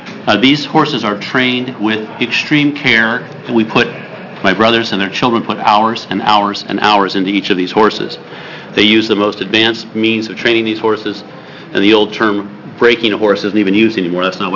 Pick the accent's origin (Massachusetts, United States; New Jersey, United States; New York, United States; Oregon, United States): Oregon, United States; Jordan Valley; I'm happy that it's there because I'm basically from Jordan Valley. My family lived on a ranch, which was on the suburbs of Jordan Valley, about 80 miles away